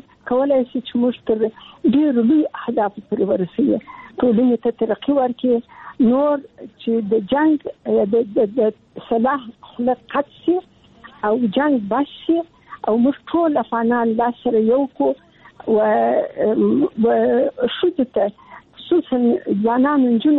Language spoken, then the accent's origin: Pashto; Kandahar, Afghanistan; also born or lived in Kabul; زه د کندهار یم د کندهار د نړۍ انالیسې کې مې زده کړې وکړې او کابل پوهنتون ته ولاړم